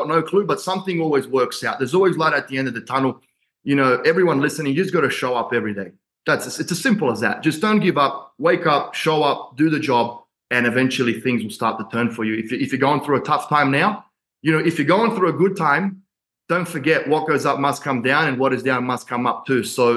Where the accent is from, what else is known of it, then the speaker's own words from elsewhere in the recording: Australia; I'm blessed to be able to live here. This is the only country that I will die for, even though I'm Australian and my parents are Croatian. I love Australia.